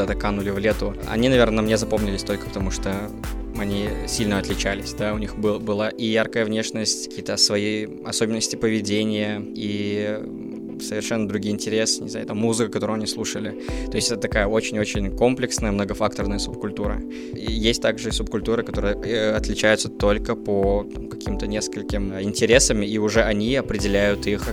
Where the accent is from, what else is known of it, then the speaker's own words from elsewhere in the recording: Dushanbe, Tajikistan; я журналист и редактор из города Душанбе.